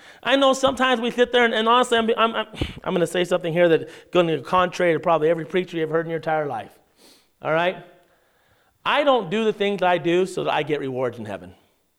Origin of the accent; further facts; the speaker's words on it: Pocatello, Idaho, United States; also born or lived in Las Vegas; But I grew up in Pocatello, Idaho, right? And the Lord moved me away, took me down to Sin City, Las Vegas, you know, and I got saved down there, and he moved me back.